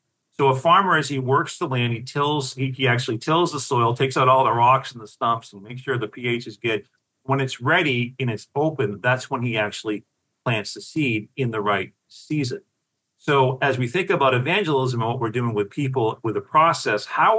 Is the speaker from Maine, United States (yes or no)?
yes; Maine, United States; And where I grew up in Maine, you know, we had all these beautiful rock walls around these farms.